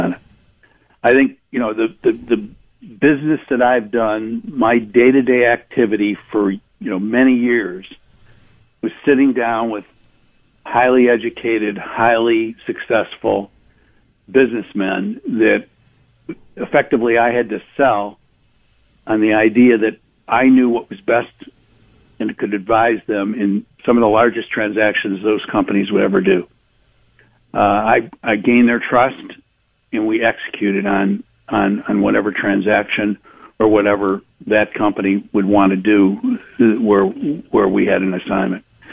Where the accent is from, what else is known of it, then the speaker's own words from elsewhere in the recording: Parma, Ohio, United States; when I was growing up in Parma, we didn't have one Republican.